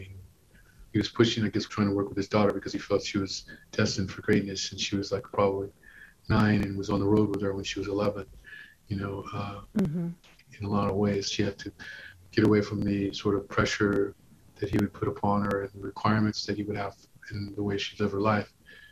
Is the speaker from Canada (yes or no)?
no; Los Angeles, California, United States; now in New York, United States; I grew up in Los Angeles, first in South Central, then in Carson. My family's still there.